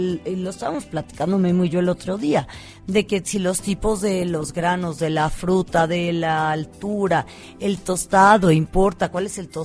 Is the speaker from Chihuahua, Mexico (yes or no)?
no; Guadalajara, Jalisco, Mexico; Como saben, yo crecí en Guadalajara, en Jalisco.